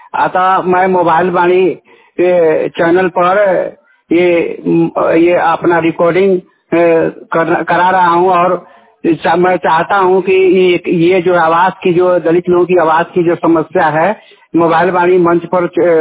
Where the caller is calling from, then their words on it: Chanpatia, Bihar, India; ग्राम Ratanpura ward number 2 Chanpatia block से बोल रहा हूँ।